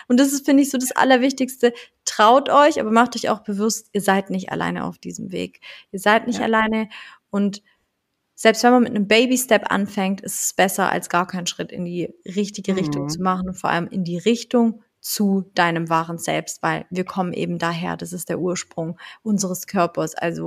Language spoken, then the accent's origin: German; Italy; ich bin Italienerin.